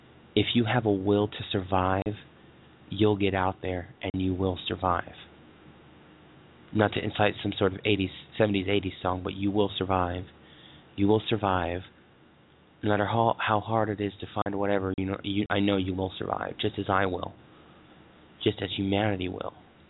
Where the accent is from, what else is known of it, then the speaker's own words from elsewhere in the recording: United States; The fact that I'm American makes it all the better.